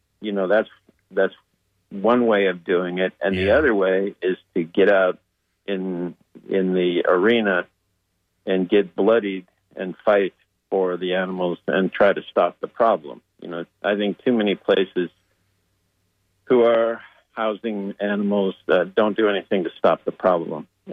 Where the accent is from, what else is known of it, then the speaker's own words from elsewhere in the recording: Chicago, Illinois, United States; also born or lived in Cleveland / Detroit; I grew up in Chicago and Cleveland and Detroit